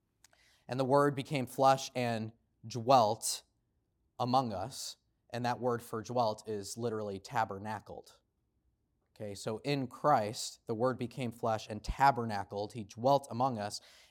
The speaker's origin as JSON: {"language": "English", "region": "New England", "country": "United States", "tie": "born or raised there", "accent": "Boston", "said": "As many of you know, I grew up in New England, and I am unashamedly a complete Boston sports fan through and through on all fronts."}